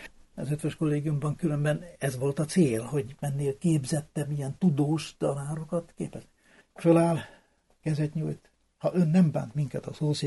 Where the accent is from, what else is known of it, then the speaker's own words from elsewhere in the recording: Hungary; Én magyar vagyok, én úgy gondolom, hogy akinek nem tetszem én, vagy nem tetszik, az menjen el. Nekem itthon kell lennem.